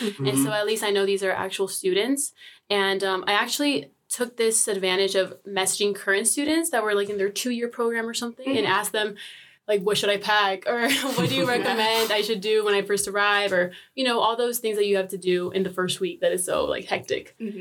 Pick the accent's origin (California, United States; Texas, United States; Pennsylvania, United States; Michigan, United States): California, United States; I'm also from the US, California to be specific